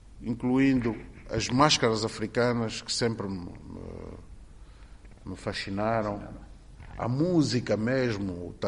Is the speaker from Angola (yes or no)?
yes; Sanza Pombo, Uíge, Angola; born there; Sim, eu sou, nasci em Sanzampombo, com todas as influências